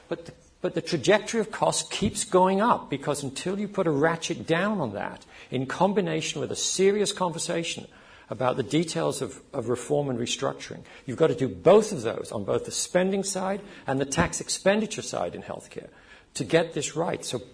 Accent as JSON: {"language": "English", "region": "England", "country": "United Kingdom", "tie": "born or raised there", "said": "I was brought up in Old England."}